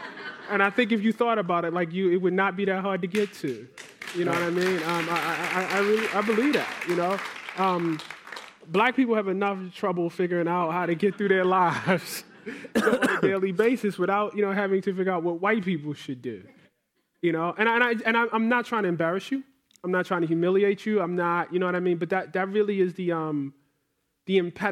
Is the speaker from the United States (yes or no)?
yes; Maryland, United States; I grew up in Tioga Park, where across the street from Mondawmin Mall.